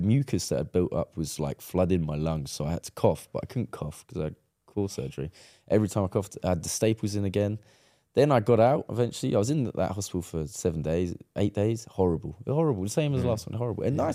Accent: Ramsgate, South East England, United Kingdom; there's a panic cage in my hometown in Ramsgate. They put one in my hometown pitch. And I was recovering in my hometown.

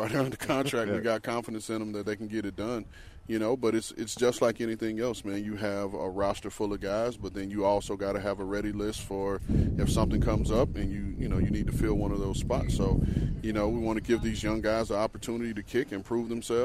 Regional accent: Florida, United States; We're both from Florida. You know, we went to rival colleges. I went to Florida. He went to Florida State.

